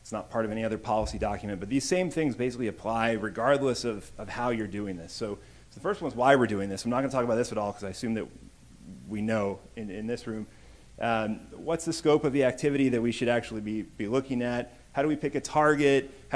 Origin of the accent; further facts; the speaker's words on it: Oakland, California, United States; I'm from Oakland, and this is Oakland. We're right across the bay from San Francisco.